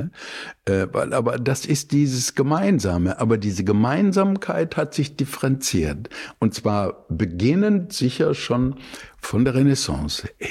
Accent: Bottrop, North Rhine-Westphalia, Germany; ich komme aus Bottrop.

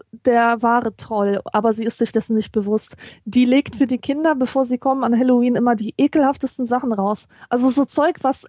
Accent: North Rhine-Westphalia, Germany; Ich komme ja aus dem Rheinland

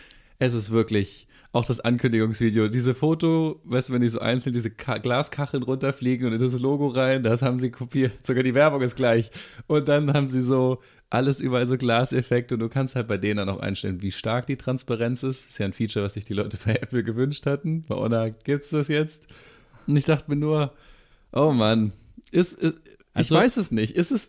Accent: Berlin, Germany; müssen wir als Berliner, wir müssen jetzt so einen Brandenburg-Witz einbauen.

